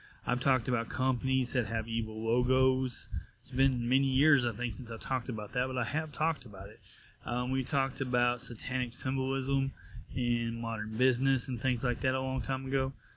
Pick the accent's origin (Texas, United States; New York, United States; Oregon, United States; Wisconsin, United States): Texas, United States; Herman Miller, a Michigan-based furniture company, which I have never heard of in my life, being a Texan, is also grounded in biblical tradition.